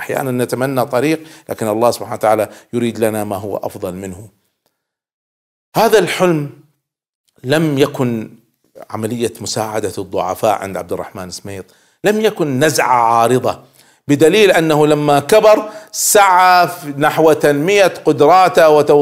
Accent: Kuwait; حتى أطلقوا عليه عندنا في الكويت لقب

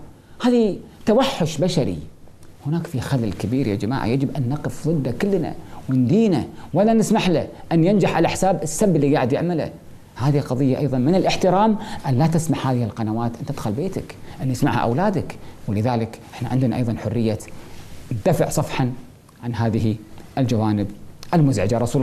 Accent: Kuwait; في منطقة عندنا في الكويت اسمها العقيلة

